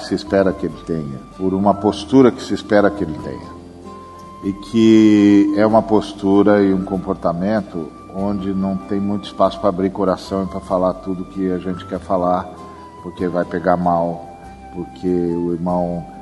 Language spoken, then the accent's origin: Portuguese; Brazil; Então eu encontro um cara, eu sou do Brasil, encontro um cara lá do Vietnã.